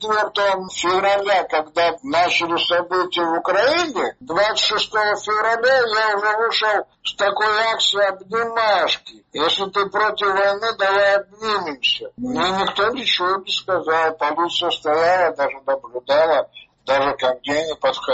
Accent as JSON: {"language": "Russian", "country": "Georgia", "lives_now": "Vladivostok, Russia", "said": "Я сам грузин, да"}